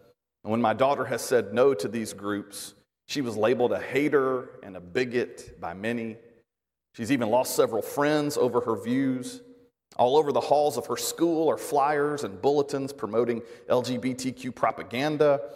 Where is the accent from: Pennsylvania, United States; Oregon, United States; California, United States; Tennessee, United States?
Tennessee, United States; I've spent my whole life in the Bible Belt, same as many of you. I grew up in Middle Tennessee. It's a lot like North Alabama.